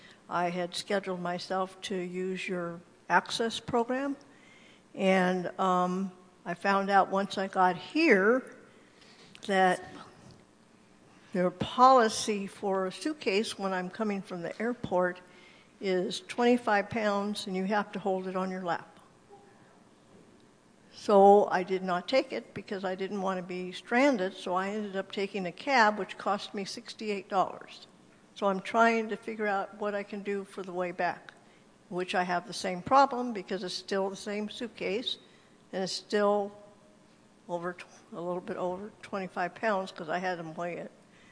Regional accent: San Jose, California, United States; I'm from San Jose.

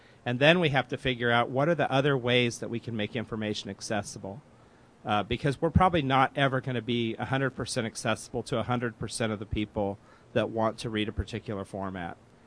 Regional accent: Indiana, United States; moved away as an adult; now in Northern California, United States; Ever since I came to Northern California from Indiana to go to graduate school, probably because I thought, you know, anything that goes on in California has to be better than anything that goes on in Indiana.

